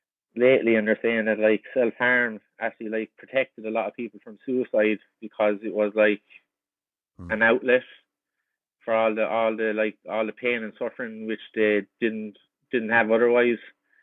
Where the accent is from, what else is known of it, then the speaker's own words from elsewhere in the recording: Kilkenny, Leinster, Ireland; But growing up in Kilkenny, I just used to hurl a lot as a young lad.